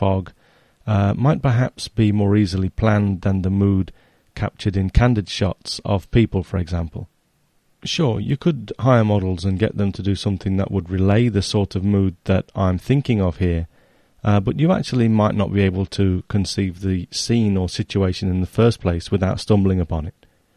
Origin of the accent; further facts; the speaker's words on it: Nottingham, East Midlands, United Kingdom; moved away as an adult; now in Japan; in Nottingham, near my hometown in England. I was home for Christmas.